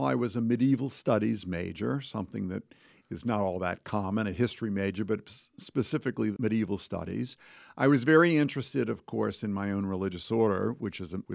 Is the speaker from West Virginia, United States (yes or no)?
no; New Orleans, Louisiana, United States; also born or lived in Dallas, United States; I turned back to the priory in my hometown and in New Orleans, in my parish